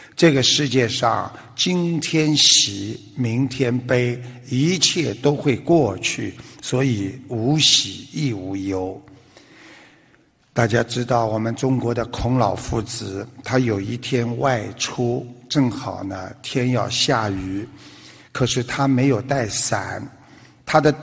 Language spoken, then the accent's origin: Chinese; Australia; 旧金山呢，是一个旅游胜地，世界著名的金门大桥和我们澳大利亚的悉尼大桥呢一样